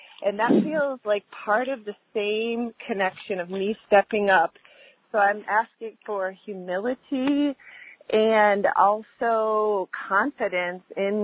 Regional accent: Massachusetts, United States; now in Santa Cruz, United States; I'm from Massachusetts, but I'm actually living in Santa Cruz, California.

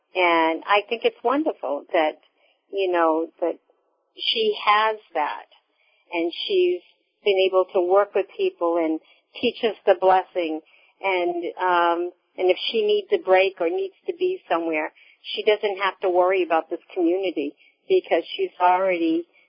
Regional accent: Massachusetts, United States; Hi, I'm from Massachusetts.

